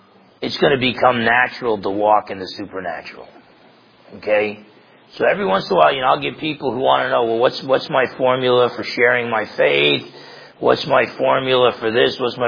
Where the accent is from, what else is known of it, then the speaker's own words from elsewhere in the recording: New Jersey, United States; I grew up in Essex County, New Jersey.